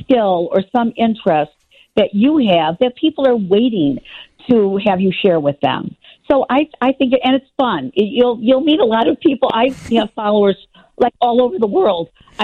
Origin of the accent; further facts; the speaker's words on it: Chicago, Illinois, United States; I never thought I'd be interviewed on WGN, the station that I listen to all the time growing up in Chicago, right?